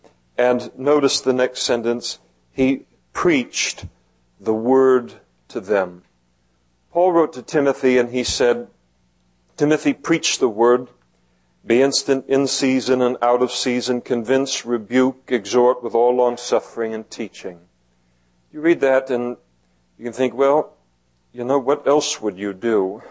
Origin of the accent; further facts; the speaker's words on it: Scotland, United Kingdom; I'm Scottish.